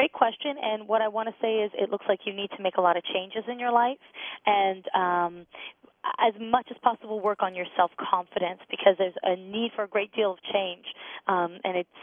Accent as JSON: {"language": "English", "town": "Montreal", "region": "Quebec", "country": "Canada", "lives_now": "United States", "said": "I am one of your people, and I've been in the States for far too long. I want to hear Canadians. You know, I'm from Montreal."}